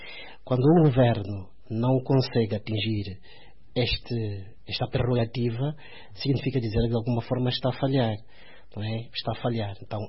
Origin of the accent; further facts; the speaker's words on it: Angola; nos envergonha a todos nós enquanto angolanos